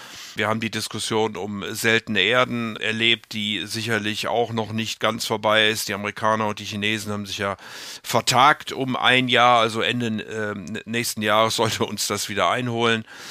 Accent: Rhineland, Germany; damit ich nicht als Rheinländer in den Verruf komme, nur positiv zu sein.

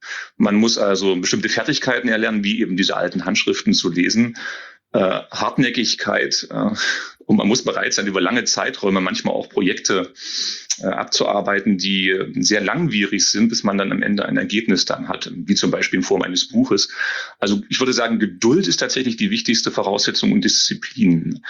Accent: Querfurt, Saxony-Anhalt, Germany; Ich komme durchaus aus der Region, das ist die Region um Querfurt, ein Dorf, bin zunächst auch bei Naumburg in Schiffotte auch gewesen, dort auf die Schule gegangen

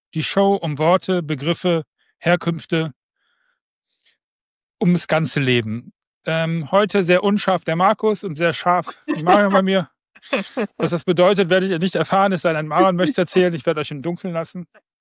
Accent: Rhineland, Germany; ich komme ja aus dem Rheinland

